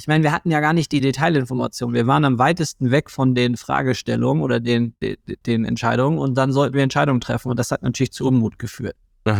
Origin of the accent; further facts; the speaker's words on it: Germany; außerdem sind wir Deutsche, wir finden eh alles doof. So. Wir sind negative Menschen.